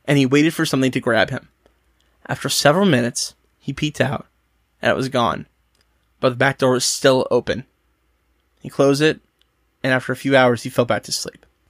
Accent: Garfield Heights, Ohio, United States; also born or lived in Akron; I always really like growing up in Garfield Heights. I could always hear trains and always help me fall asleep.

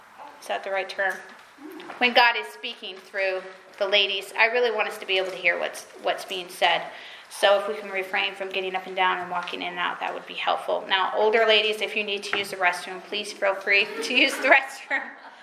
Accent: the South, United States; now in Maine, United States; I found that I'm from the South, and I found that Maine is kind of like its own country.

